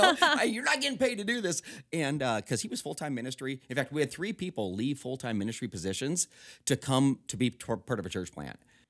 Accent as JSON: {"language": "English", "town": "Sioux Falls", "region": "South Dakota", "country": "United States", "said": "But no, I mean, we're from the Sioux Falls area. We have tons of friends, tons of family. That's all of our roots are there."}